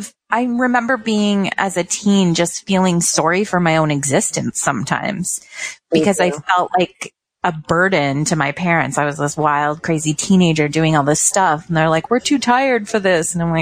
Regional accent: Canada; because I know being Canadian, we do really apologize a lot.

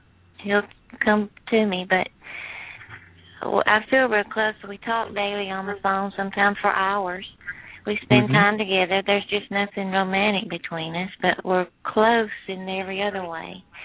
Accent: Alabama, United States; I'm from Alabama.

